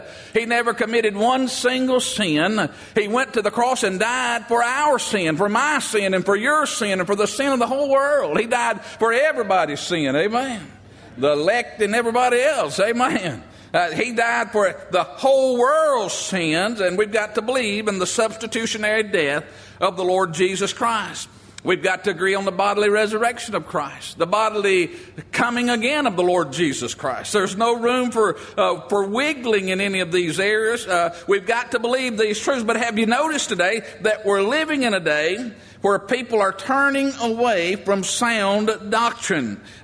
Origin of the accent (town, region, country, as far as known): Alabama, United States